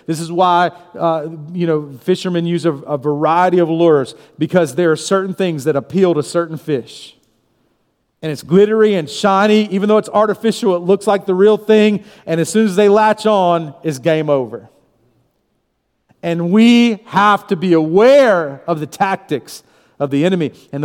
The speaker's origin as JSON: {"language": "English", "region": "Florida", "country": "United States", "tie": "born or raised there", "said": "You know, I grew up in Florida, as Pastor said, and I'm in North Florida, a town of 600 people is where I grew up, in a real, real small area."}